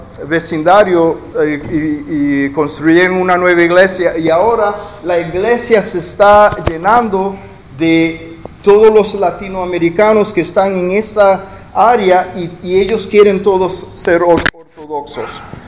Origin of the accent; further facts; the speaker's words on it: La Vega, Cibao, Dominican Republic; also born or lived in Puerto Rico / Mexico; Yo nací en la República Dominicana, yo soy de La Vega, soy cibaeño, y viví en Puerto Rico y viví en México.